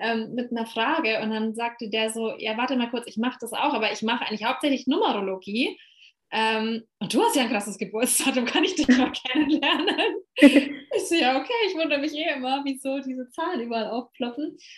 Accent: Bavaria, Germany; So, ich komme aus dem schönen Bayern. Da bin ich aufgewachsen und habe da irgendwie auch wieder hingefunden.

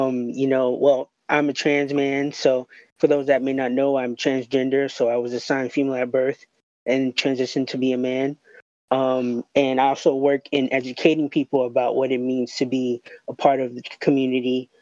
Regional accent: Miami, Florida, United States; I'm also born and raised in Miami, Florida. Currently live in Miami.

